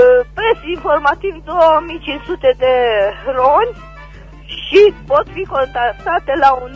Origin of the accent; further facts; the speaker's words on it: Târnova, Romania; din Târnova